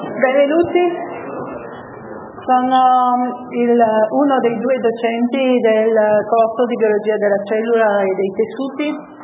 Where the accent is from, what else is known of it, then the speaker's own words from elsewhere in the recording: France; Italian is a second language; now in Italy; in realtà sono francese, anche se ormai ho passato più anni in Italia di quanto ne ho passati in Francia